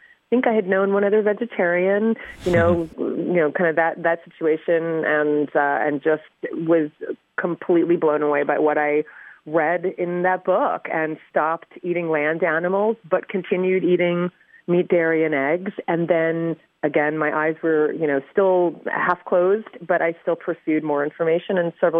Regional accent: New Jersey, United States; I grew up in New Jersey. I grew up not knowing anything about animal issues.

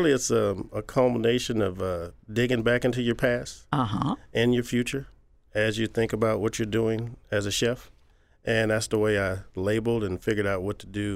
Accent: Seattle, Washington, United States; also born or lived in Louisiana; Yes, I was born in Louisiana and moved to Seattle when I was around 7 years old.

